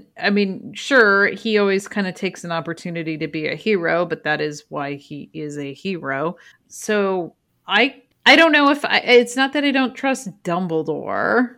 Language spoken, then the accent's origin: English; Midwest, United States; I grew up in the Midwest, so big bodies of water are always kind of like